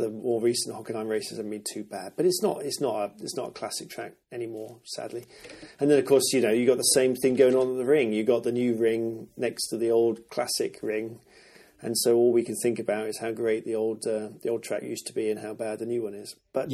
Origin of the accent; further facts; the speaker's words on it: England, United Kingdom; But I was, of course, born and raised in England.